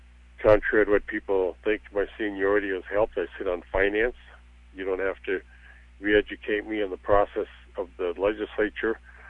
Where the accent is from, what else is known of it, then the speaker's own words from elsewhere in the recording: Haines, Alaska, United States; being a commercial fisherman and born and raised in Haines